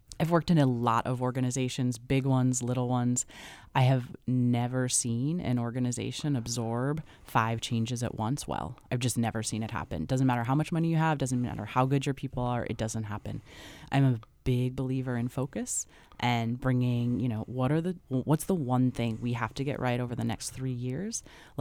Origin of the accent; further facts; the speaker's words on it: Long Beach, California, United States; You know, I grew up in Long Beach, California, and I went to public school there.